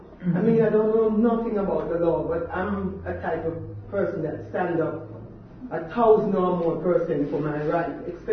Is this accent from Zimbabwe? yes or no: no; Kingston, Jamaica; I'm from Jamaica, West Indies, I must say, you know, Kingston One